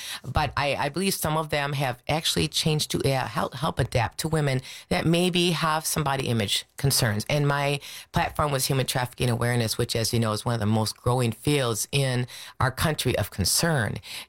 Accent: Racine, Wisconsin, United States; Yes, I'm originally from Racine, Wisconsin.

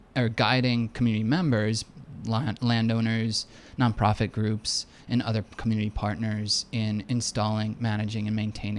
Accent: Madison, Wisconsin, United States; I'm actually from Madison and grew up here

